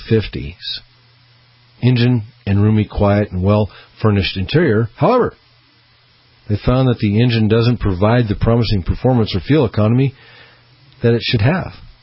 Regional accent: Boise, Idaho, United States; from Boise, Idaho.

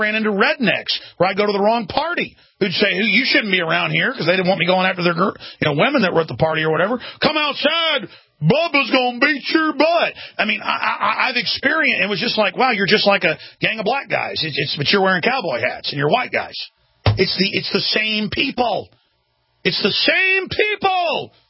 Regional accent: Dallas, Texas, United States; my growing up in Dallas was so epic, it just the average person won't believe it.

